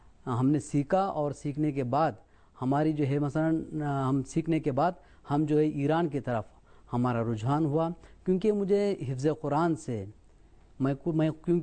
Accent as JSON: {"language": "Urdu", "town": "Alipur", "region": "Karnataka", "country": "India", "said": "میں ہندوستان سے تعلق رکھتا ہوں اور جنوب ہندوستان کرناٹک میں سرزمین علی پور، شہر علی پور سے میرا تعلق ہے."}